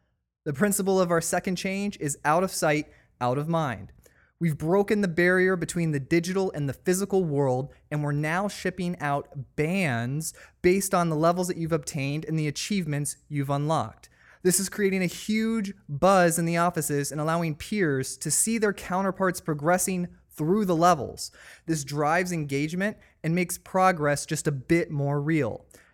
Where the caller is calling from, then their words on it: Florida, United States; Florida. So we're getting the rain.